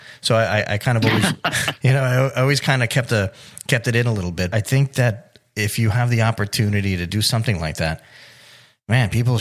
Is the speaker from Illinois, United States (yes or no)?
no; Miami, Florida, United States; The culture there, I'm from Miami.